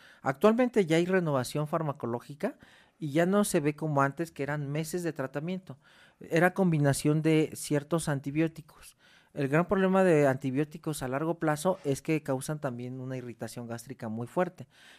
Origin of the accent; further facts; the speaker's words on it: Mexico; al momento de que se nos hace a nosotros como mexicanos la prueba de la tuberculina